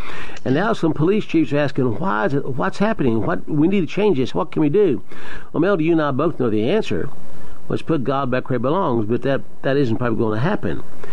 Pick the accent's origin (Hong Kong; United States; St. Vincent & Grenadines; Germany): United States; the South; because I'm a Southerner and I love Southern heritage.